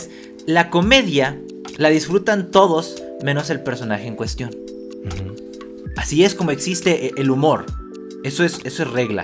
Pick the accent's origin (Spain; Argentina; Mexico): Mexico; yo sí los puedo decir porque soy mexicano